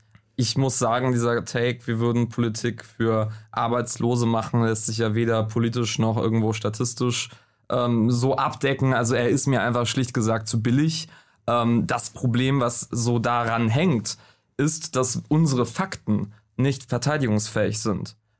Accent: Northern Germany, Germany; Also ich bin Norddeutscher.

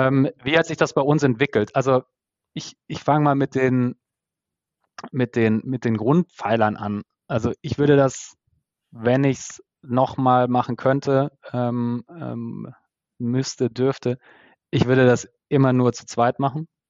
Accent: Baden-Württemberg, Germany; now in Berlin, Germany; aus dem Stuttgarter Raum, wo ich herkomme

